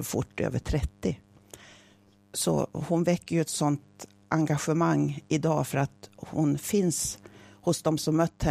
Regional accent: Gävle, Gävleborg County, Sweden; trots att jag har vuxit upp i Gävle. Men det var ju på västra sidan av stan, så att säga, bakom regementet på Fredriksdalsvägen först och sen i Fridhem.

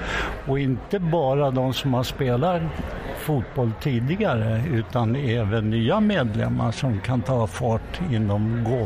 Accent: Enköping, Uppsala County, Sweden; Jag kommer själv från Enköping

